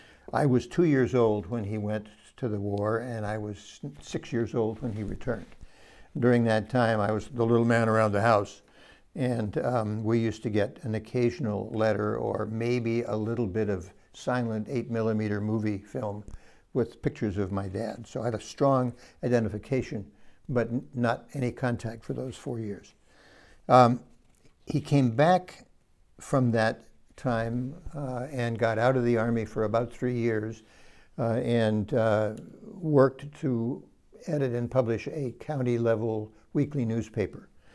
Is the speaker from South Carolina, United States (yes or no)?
no; Spokane, Washington, United States; born there; I was born in Spokane, Washington, on the 8th of March, 1939.